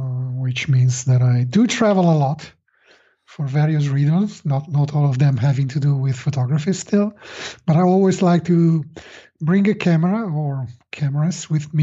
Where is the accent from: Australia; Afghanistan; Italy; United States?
Italy; Italy, of course. I'm from Italy. We have some beautiful locations here.